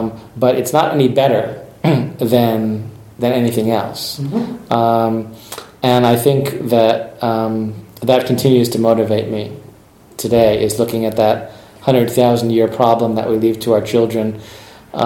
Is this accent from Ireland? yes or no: no; United States; Originally I was an engineer in San Francisco. I'm American, working for an electric utility company.